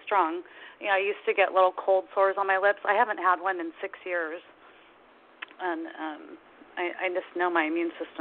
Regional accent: Los Angeles, California, United States; now in Oregon, United States; I didn't start barefooting until we moved to Oregon just because I grew up in Los Angeles.

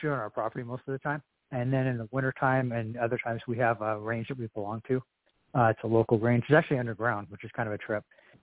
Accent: Whitefish, Montana, United States; Yeah, so we're from Whitefish, Montana, kind of Flathead Valley, like northwestern Montana.

